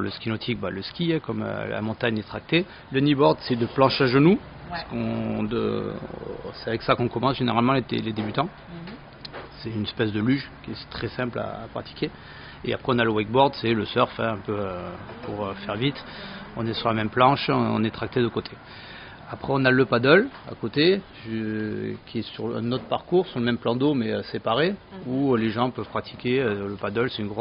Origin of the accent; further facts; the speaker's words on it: Perpignan, Occitanie, France; moi je viens de Perpignan, j'avais un téléski sur Barcarès avant.